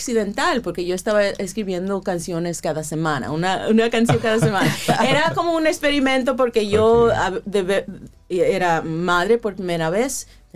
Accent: Moca, Puerto Rico; also born or lived in United States; Mi mamá es de Moca, yo uh-huh. me crié en Moca, yo nací en los Estados Unidos

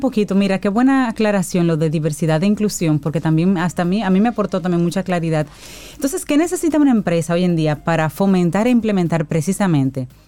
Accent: Santo Domingo, Distrito Nacional, Dominican Republic; born there; soy madre de una adolescente adulta joven, nacida en Santo Domingo, no tengo familiares en el interior

